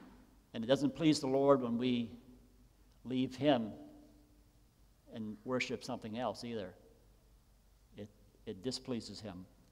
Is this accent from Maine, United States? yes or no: yes; Maine, United States; Now, we're from Maine, so we know that a lot of farmers around, and you need rain.